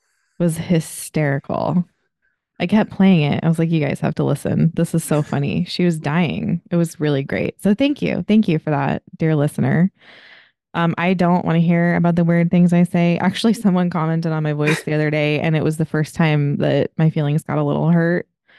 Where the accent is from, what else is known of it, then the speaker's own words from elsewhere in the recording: California, United States; accent: Southern California; I've got that lazy kind of, you know, unfortunate Southern California thing